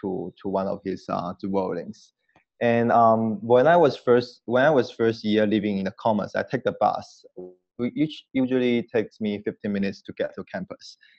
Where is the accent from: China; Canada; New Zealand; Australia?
China; moved away as an adult; now in United States; And I'm from China. So when I first searched my first apartment, I was physically in China.